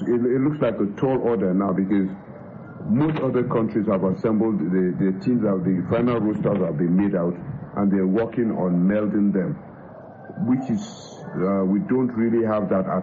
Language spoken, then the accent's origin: English; Nigeria; I'm a Nigerian.